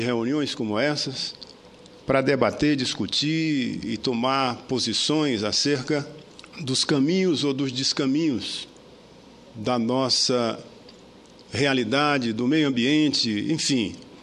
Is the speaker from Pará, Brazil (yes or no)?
no; Rio Branco, Acre, Brazil; a 500 metros da casa onde eu fui criado, em Rio Branco, eu pescava